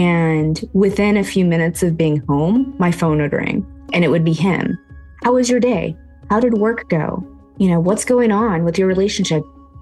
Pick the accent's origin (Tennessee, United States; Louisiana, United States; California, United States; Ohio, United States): California, United States; So I grew up in Northern California in essentially in a trailer park with a single mom.